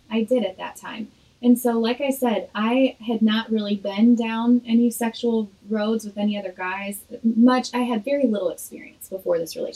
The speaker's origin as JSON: {"language": "English", "region": "Illinois", "country": "United States", "moved": "as an adult", "lives_now": "Nashville, United States", "said": "after I moved to Nashville, I'm originally from Illinois."}